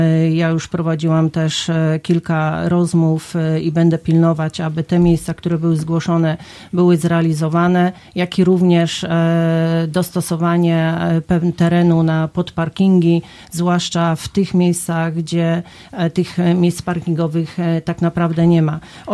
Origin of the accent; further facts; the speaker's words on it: Gorzów Wielkopolski, Lubusz Voivodeship, Poland; rodowita gorzowianka, przedsiębiorcy gorzowski od prawie 20 lat.